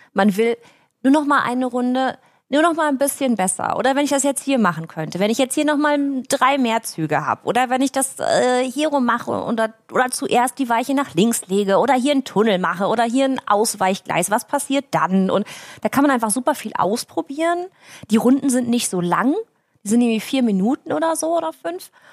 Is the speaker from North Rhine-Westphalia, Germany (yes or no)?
yes; Münster, North Rhine-Westphalia, Germany; now in Munich, Germany; Aber Münster ist meine Heimatstadt. München ist meine Lebestadt, Arbeitsheimat